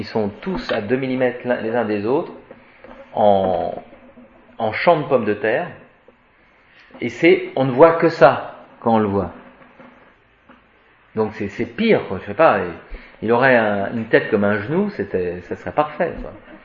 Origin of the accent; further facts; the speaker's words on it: France; On voulait que ça soit 50-50 parce qu'on voulait pas être vexé, parce qu'on est français.